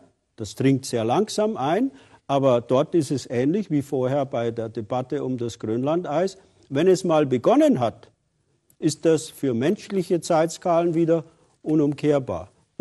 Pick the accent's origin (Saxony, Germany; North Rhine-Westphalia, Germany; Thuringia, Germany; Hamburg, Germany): Hamburg, Germany; die Stadt, in der er lebt, an der Küste, ich komme aus Hamburg